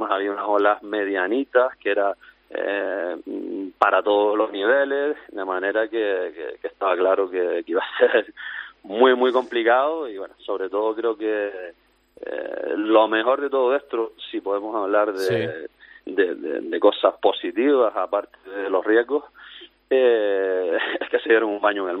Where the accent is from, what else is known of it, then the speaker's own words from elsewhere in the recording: Las Palmas de Gran Canaria, Canary Islands, Spain; Somos de Las Palmas de Gran Canaria.